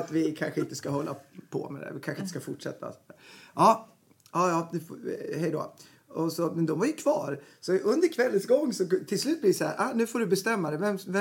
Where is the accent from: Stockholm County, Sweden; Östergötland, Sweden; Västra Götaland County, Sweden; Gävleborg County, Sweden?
Gävleborg County, Sweden; Gävle; Jag är bondpojke från Gävle.